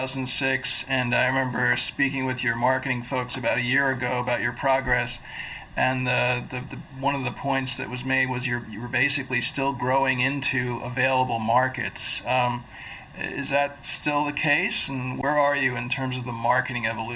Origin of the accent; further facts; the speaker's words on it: New York, United States; if I wasn't a New Yorker, I might think that was just spin, but I am a New Yorker